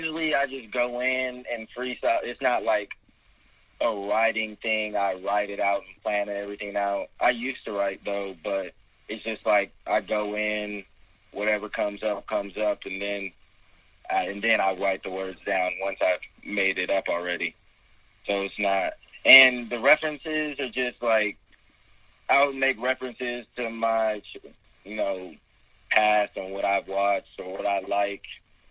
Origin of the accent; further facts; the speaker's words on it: California, United States; now in Atlanta, United States; Well, I grew up in Cali, so I mean, I didn't always have things I have right now, but I moved to Atlanta a couple years ago